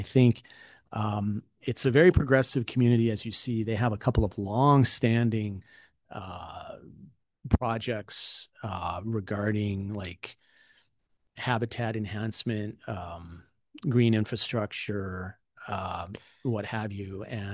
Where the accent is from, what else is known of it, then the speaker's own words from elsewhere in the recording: Normal, Illinois, United States; the last municipality to achieve Bird City, Illinois application was Normal, Illinois. That happens to be my hometown.